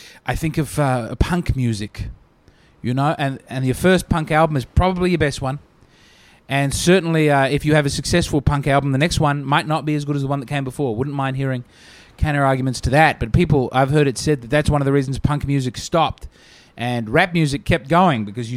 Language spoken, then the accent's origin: English; Australia; But to not have blue tack at an office shop was so confronting to me as an Australian that I exploded.